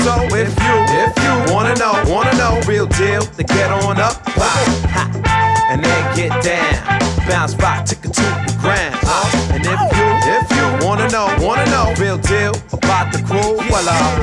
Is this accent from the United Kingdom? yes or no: no; New Zealand; because I'm a New Zealander, it's a little bit different in New Zealand to Australia.